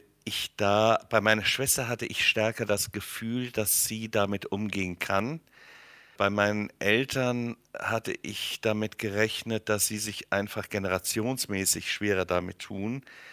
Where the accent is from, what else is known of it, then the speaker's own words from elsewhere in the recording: Wiesbaden, Hesse, Germany; in unserer katholischen Pfarrei in Wiesbaden, wo ich groß geworden bin